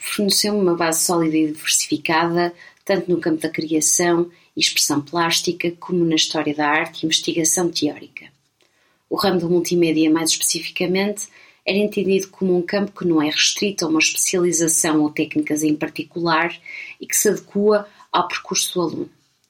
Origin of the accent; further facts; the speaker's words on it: Maia, Porto, Portugal; A minha mãe foi educadora no infantário na rua Dom João IV durante vários anos e foi nesse estabelecimento onde cresci até mudar para a primária na Maia. Fiz a minha escolaridade até o meu 10º ano de Científica Natural na mesma cidade.